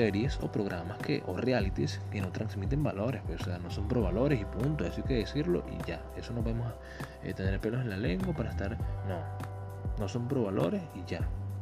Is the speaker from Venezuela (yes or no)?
yes; Venezuela; porque es esencial que cada quien manifieste su punto de vista, porque somos venezolanos